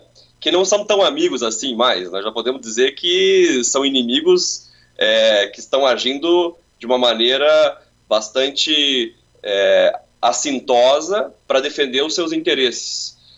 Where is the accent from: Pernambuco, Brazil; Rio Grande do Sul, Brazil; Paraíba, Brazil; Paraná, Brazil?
Paraná, Brazil; Curitiba; Eu sou de Curitiba, né, da famigerada República de Curitiba